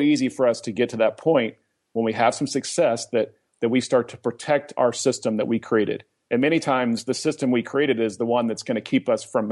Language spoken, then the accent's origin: English; Oklahoma, United States; now in Atlanta, United States; You know, I'm a son of Jerry and Penny. I grew up in Oklahoma. You know, I mean, I live in Atlanta.